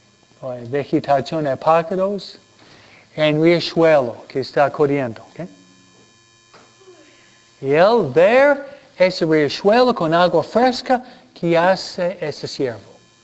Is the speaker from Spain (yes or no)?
no; Manhattan, New York, United States; Y fue en pleno centro de Nueva York. Yo vengo de Manhattan.